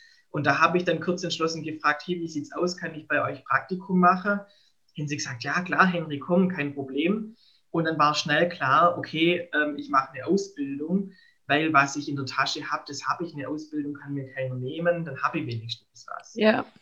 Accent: Baden-Württemberg, Germany; ich komme ja aus Baden-Württemberg, aus der Diözese Rottenburg-Stuttgart

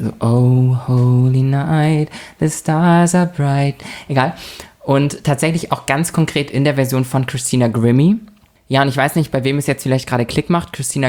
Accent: Lübeck, Schleswig-Holstein, Germany; es gibt bei uns in der Heimatstadt, wir kommen ja aus der Stadt der Sieben Türme, das heißt, wir haben sehr schöne Kirchen in der Innenstadt.

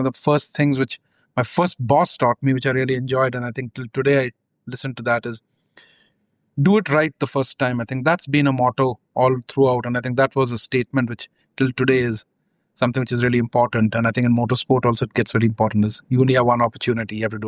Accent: India; growing up in India

